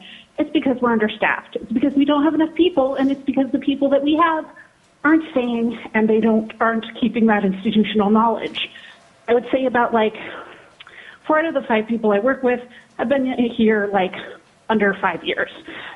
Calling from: Anchorage, Alaska, United States; I am representing myself, and I am calling from Anchorage.

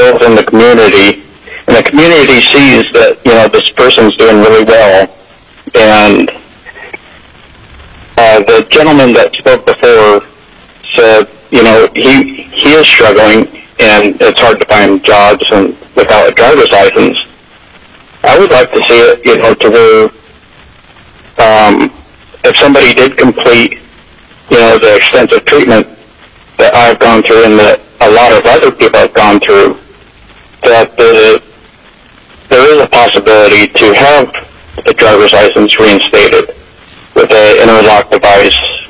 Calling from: Fairbanks, Alaska, United States; I'm calling from Fairbanks, Alaska.

